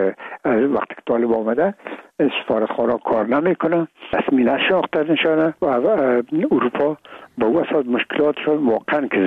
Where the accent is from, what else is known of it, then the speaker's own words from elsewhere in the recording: Afghanistan; میگم ما افغان هستیم، تذکره خود را ناوردیم